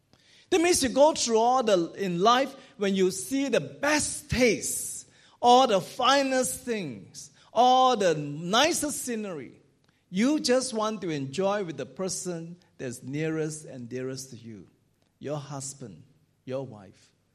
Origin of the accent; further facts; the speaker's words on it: Singapore; I'm speaking as a Singaporean